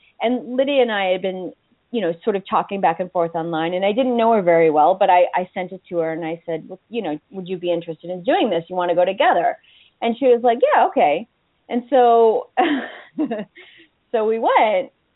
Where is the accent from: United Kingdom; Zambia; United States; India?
United States; Boston, Massachusetts; moved away as an adult; You know, I grew up and I was born and raised in Boston. And so, you know, I worked in Boston for about 25 years.